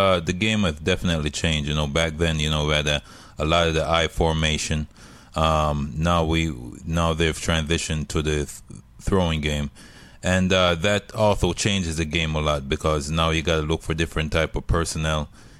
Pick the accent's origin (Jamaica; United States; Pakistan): Jamaica; I'm from Jamaica, right?